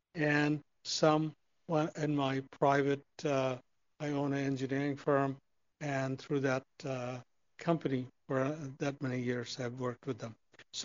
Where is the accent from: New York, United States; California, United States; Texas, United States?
California, United States; Ventura; As you know, I am from Ventura. I have lived here for 50 years.